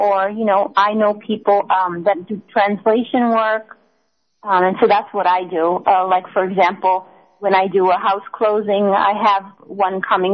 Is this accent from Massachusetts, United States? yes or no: yes; Boston, Massachusetts, United States; now in Chile; I'm from Boston, so you don't have those kind of harsh winters, so we thought we could, you know, live a nice, comfortable lifestyle here.